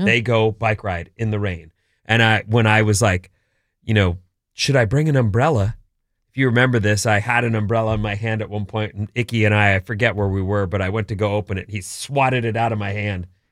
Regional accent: Irvine, California, United States; I grew up in Irvine, which is only 25 to 30 minutes from Anaheim, where Disney is. My first job was at Disneyland. I was 12.

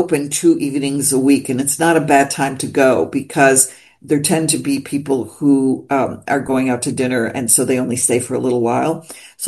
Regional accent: Buffalo, New York, United States; Well, my father had an Italian food store in Niagara Falls. I grew up in Buffalo, New York, and he had a contact in Paris

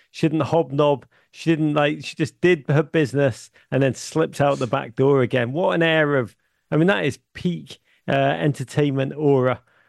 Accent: Liverpool, North West England, United Kingdom; I grew up in Liverpool in the 1980s in a dark, dark time, economically, politically, culturally.

